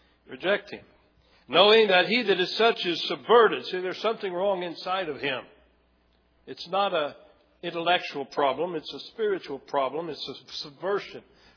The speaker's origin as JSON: {"language": "English", "town": "Lakeland", "region": "Florida", "country": "United States", "tie": "born or raised there", "moved": "yes", "said": "in my hometown and Lakeland, Florida. And one time I went with them when I was there visiting. I don't get down there very much, rarely get down, but I was visiting."}